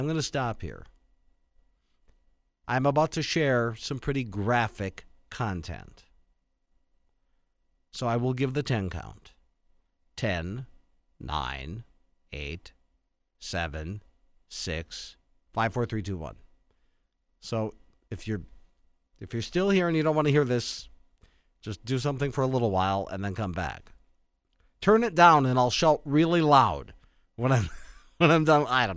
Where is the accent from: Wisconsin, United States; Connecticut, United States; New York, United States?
Wisconsin, United States; Of course, I'm from Wisconsin.